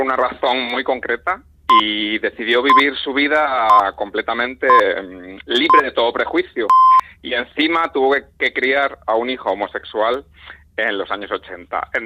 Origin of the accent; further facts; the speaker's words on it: Extremadura, Spain; born there; Además de Extremadura, donde yo nací